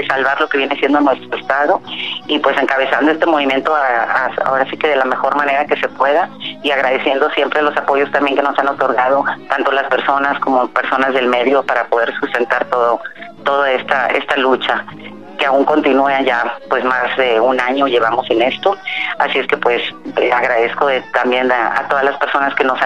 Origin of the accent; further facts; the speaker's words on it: Mexico; un tema muy importante que acabamos de vivir pues todos como país, como mexicanos.